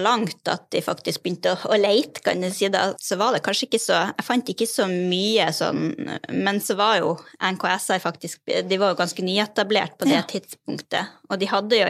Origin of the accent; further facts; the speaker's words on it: Bodø, Nordland, Norway; now in Melhus, Norway; jeg 36 år. Jeg kommer fra Bodø, men jeg bor nå i Melhus kommune.